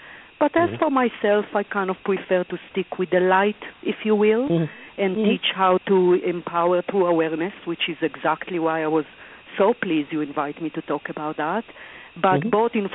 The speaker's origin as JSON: {"language": "English", "country": "Israel", "tie": "born or raised there", "moved": "yes", "lives_now": "United States", "said": "I grew up in Israel, as you mentioned, and in being raised in an Orthodox Jewish home, and arrived to the U.S. about 20-plus years ago"}